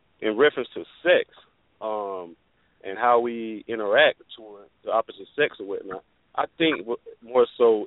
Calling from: Atlanta, Georgia, United States; I'm calling from Atlanta, Georgia.

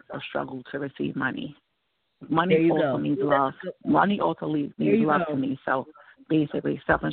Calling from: New York, United States; New York.

